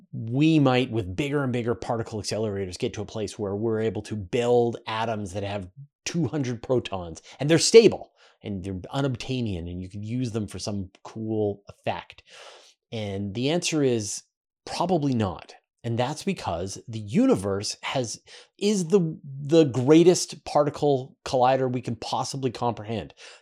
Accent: Canada; I even organized star parties on this island that I grew up with in Canada.

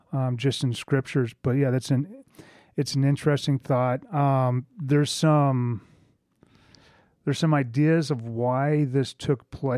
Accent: United States; It wouldn't be important to me as an American Gentile.

